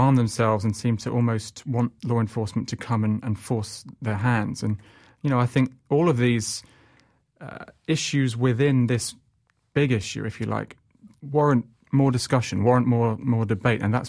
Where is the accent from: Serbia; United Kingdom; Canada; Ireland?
United Kingdom; now in United States; as a Brit who's been here for about 5 years